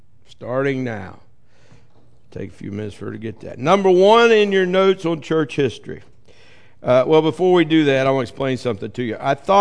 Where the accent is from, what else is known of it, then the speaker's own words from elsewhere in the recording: Norwood, United States; I grew up in Norwood on Phillips Street, right across from Norwood School.